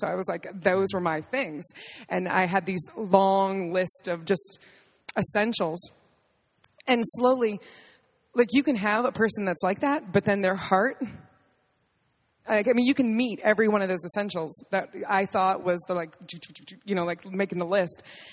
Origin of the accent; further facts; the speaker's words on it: Maine, United States; because I grew up in Maine, my older sister and I were the only two that were outspoken Christians.